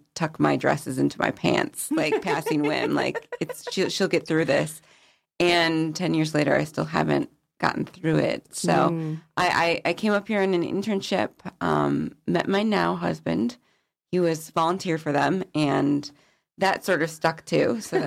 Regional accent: Wisconsin, United States; So background history. So I grew up in Southeast Wisconsin.

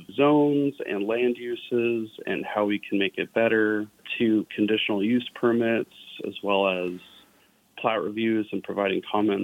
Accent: Palmer, Alaska, United States; Well, I grew up in Palmer, grew up out in the Butte Lazy Mountain area, and I actually graduated from Palmer High in 2009

